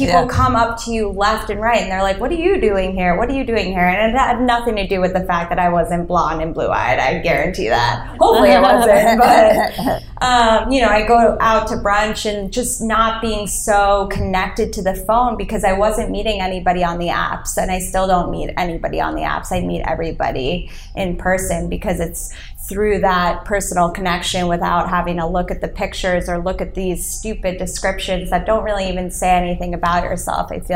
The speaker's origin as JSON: {"language": "English", "region": "New York", "country": "United States", "tie": "born or raised there", "said": "I mean, I am born and raised in New York. I grew up in a very traditional Italian Jewish family."}